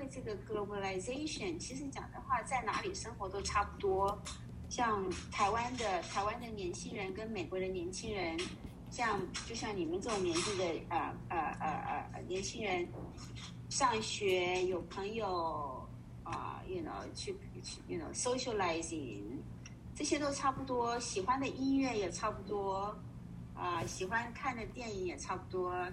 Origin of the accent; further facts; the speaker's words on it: Austria; also born or lived in Taiwan; 像我是爸爸妈妈是中国人，我在台湾出生的，可是我在奥地利长大的，我是讲德语，我爸爸妈妈跟我讲中文，来美国之后，来英国美国之后讲英文。